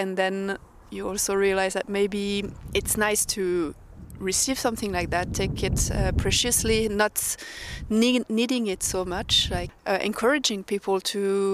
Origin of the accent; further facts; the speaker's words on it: Switzerland; I'm also from Switzerland.